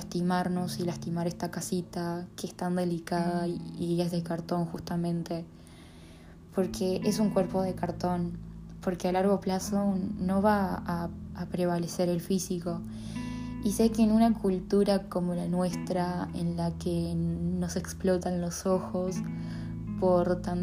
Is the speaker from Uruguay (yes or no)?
yes; Artigas, Uruguay; now in Pando, Uruguay; vivo en Artigas, pero estoy estudiando en Pando, o sea, en Capital. Bueno, estoy viviendo en Pando y estudio en Capital, pero soy de Artigas